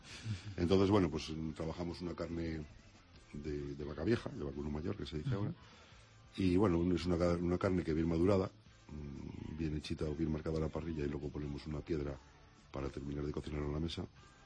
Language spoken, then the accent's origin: Spanish; Burgos, Castile and León, Spain; yo me di a conocer en Orense con el lechazo y el cochinillo, que son los dos productos que se trabajan en mi tierra, en Burgos, en Castilla.